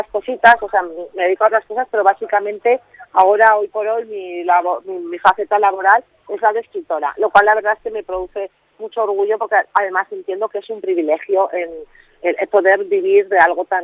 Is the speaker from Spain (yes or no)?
yes; Aragon, Spain; sobre todo de donde yo vengo, porque yo vivo en el Pirineo, entonces eso es plena montaña.